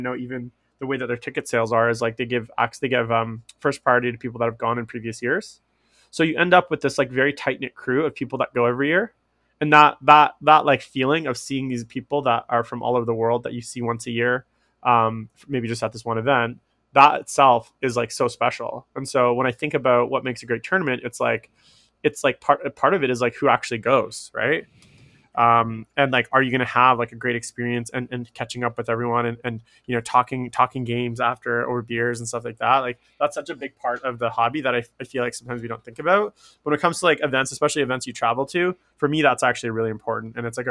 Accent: Canada; I'm coming from Canada. I don't know anyone.

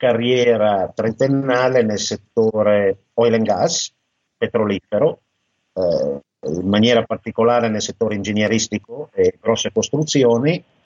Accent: Mantua, Lombardy, Italy; moved away as an adult; Io sono originariamente di Mantova.

